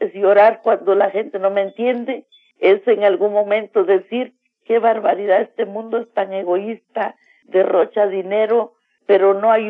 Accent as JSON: {"language": "Spanish", "town": "Chimel", "region": "Quiché", "country": "Guatemala", "tie": "born or raised there", "said": "Pues yo siento cosas también que ya solo quedan en el sueño, porque bueno, ya vamos envejeciendo, ¿no? La calidad de vida que yo hubiera tenido en Chimel tal vez era distinto porque no comía mucha carne"}